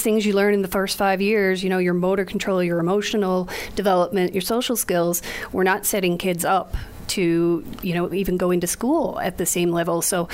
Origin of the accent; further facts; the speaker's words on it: Canada; one of our, you know, real truisms being a Canadian is education for all